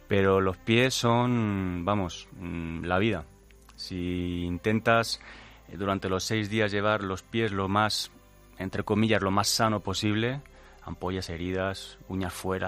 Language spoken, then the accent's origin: Spanish; Spain; soy el creo que soy el único español que va a la prueba.